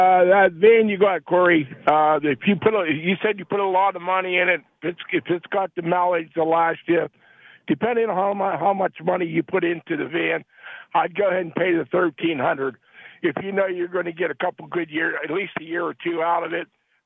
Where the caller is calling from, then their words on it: Nebraska, United States; Nebraska man.